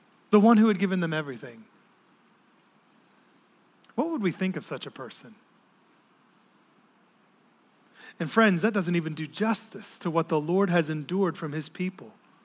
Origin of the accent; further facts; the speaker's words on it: Florida, United States; Augustine, I'm from Florida.